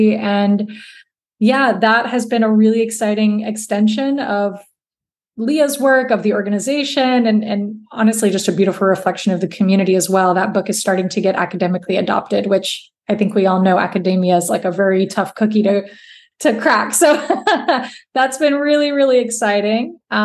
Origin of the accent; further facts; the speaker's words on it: Texas, United States; I use she, her pronouns. I am a Latina. I am a Texan.